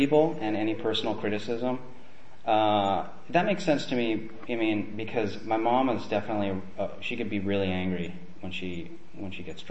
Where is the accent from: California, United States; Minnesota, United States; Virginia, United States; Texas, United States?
California, United States; Santa Barbara; I'm from Santa Barbara, by the way, from here, born and raised.